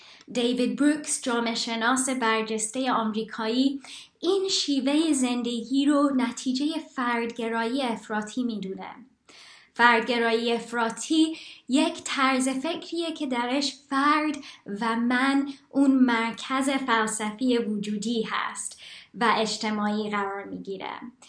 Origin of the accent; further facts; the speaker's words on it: England, United Kingdom; اگر اون فضای فرهنگی رو که من به عنوان یک دختر ایرانی در انگلیس در اون بزرگ شدم رو میتونستم در یک جمله خلاصه کنم